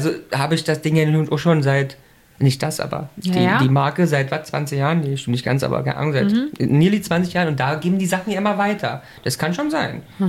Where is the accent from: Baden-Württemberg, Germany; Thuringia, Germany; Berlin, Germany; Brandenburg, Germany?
Berlin, Germany; wir kommen beide aus Berlin, ein Alter